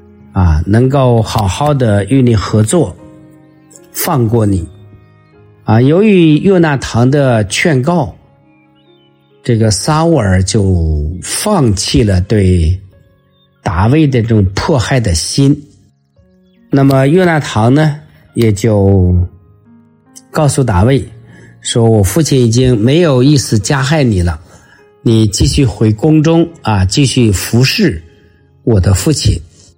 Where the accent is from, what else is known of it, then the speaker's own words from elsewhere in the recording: China; 我们中国人说天意难违呀